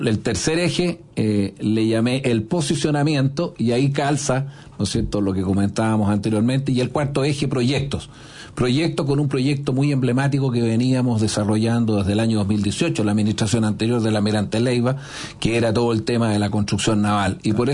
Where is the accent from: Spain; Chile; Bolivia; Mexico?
Chile; porque nosotros somos de Chile, claro.